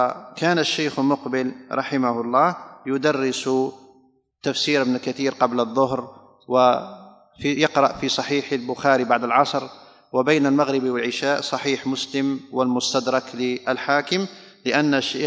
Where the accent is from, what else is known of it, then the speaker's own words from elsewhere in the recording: Algeria; وفي سنة 2001 تقريبا رجعت إلى الجزائر، ولازلت في مدينتي